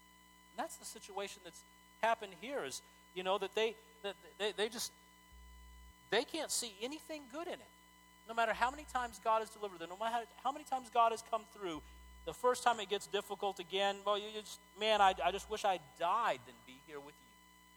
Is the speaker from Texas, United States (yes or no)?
yes; Texas, United States; I'm not from Minnesota. I'm from Texas. I didn't know how cold it could get in some places